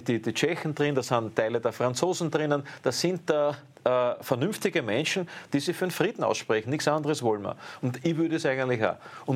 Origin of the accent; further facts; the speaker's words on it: Austria; politische Idioten, die bei uns in Österreich das alles abnicken. Wir sind doch fremdbestimmt.